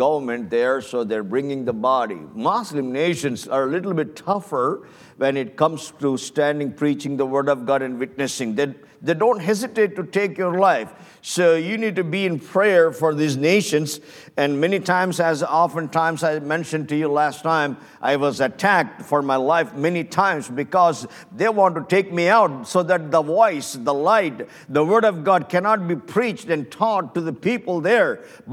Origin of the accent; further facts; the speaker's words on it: India; I am from India, I'm a national, and I'm reaching these masses of people